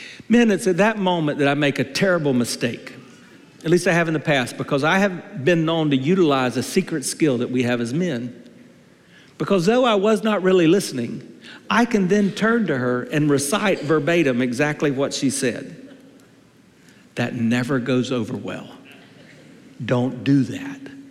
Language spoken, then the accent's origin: English; South Carolina, United States; I knew my accent kind of sounds like I grew up in the north, but I grew up in South Carolina in a small rural town